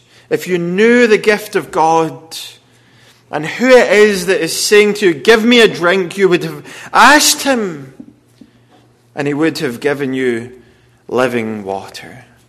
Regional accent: Wales, United Kingdom; We are Welsh, we have our own equivalent, I guess, of a redneck.

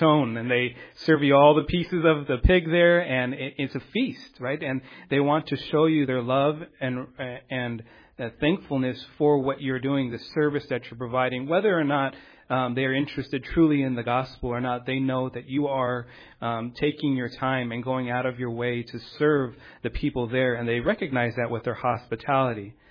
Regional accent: United States; we're missionaries from America

